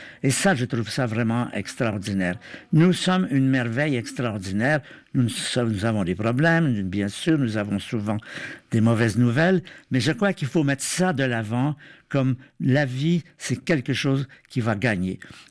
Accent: Canada; Moi, je me souviens, quand j'étais enfant au Canada

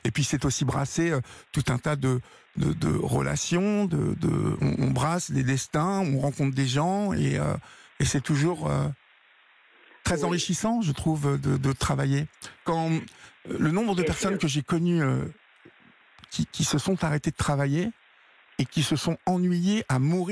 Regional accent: Normandy, France; Alors, moi, je suis normand

